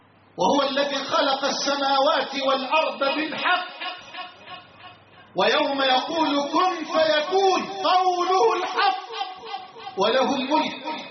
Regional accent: Dikirnis, Dakahlia, Egypt; وأنا لا أخاطب آبائي وأحبابي من أهلي في بلدتنا ومركزنا في مركز ذكرنس فحسب

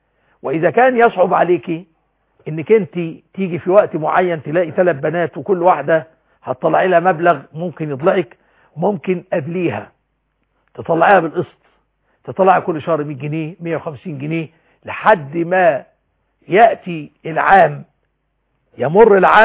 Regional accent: Egypt

